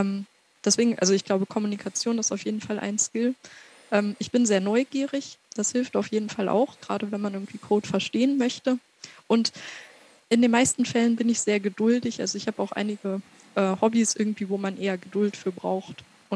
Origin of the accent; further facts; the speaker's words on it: Göttingen, Lower Saxony, Germany; ich komme aus Göttingen, also ich habe in Göttingen Abi gemacht, auch die 13 Jahre, die der Eberhard noch gemacht hat, und Göttingen ist eine Universitätsstadt